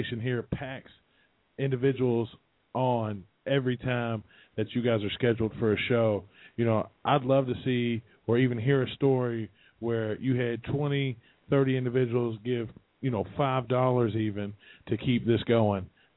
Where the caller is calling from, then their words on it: Kentucky, United States; I'm calling from Kentucky.